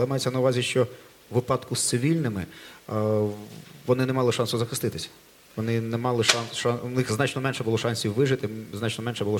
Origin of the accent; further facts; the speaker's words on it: Starobilsk, Luhansk Oblast, Ukraine; з мого рідного Старобільська